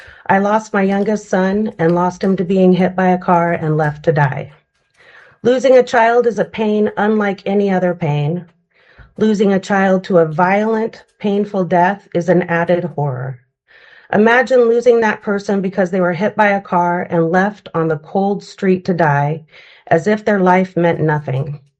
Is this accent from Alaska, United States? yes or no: yes; Alaska, United States